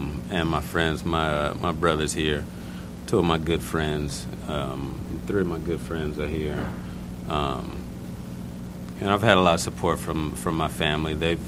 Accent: Los Angeles, California, United States; growing up in Los Angeles, the Raiders, at the time I was there, that was the team you wanted to be associated with.

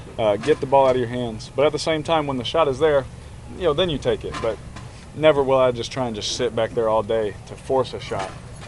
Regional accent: Fresno, California, United States; also born or lived in Bakersfield; growing up in Fresno and Bakersfield, you know, running around with nothing to do there

